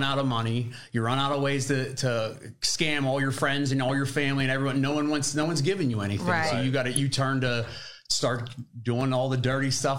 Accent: Grove City, Pennsylvania, United States; also born or lived in New Castle; So, first off, I'm from Grove City, PA.

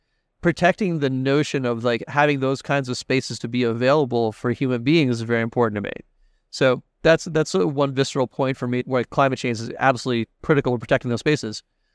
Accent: Massachusetts, United States; I come from Western Massachusetts, and I grew up in an era, kind of hippy-dippy granola part of Massachusetts, where acid rain was a big issue.

